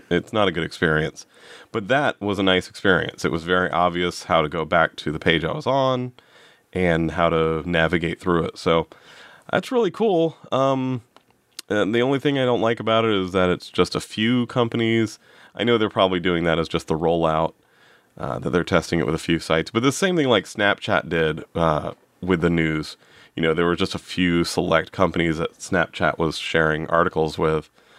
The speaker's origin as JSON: {"language": "English", "region": "Scotland", "country": "United Kingdom", "said": "I am Scottish. I am not Irish, and I can't even do a Scottish accent well."}